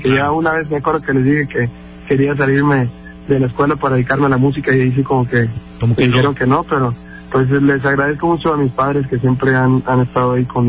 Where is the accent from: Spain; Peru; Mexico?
Mexico; Coyuca, Guerrero; ahí de mi pueblo de Coyuca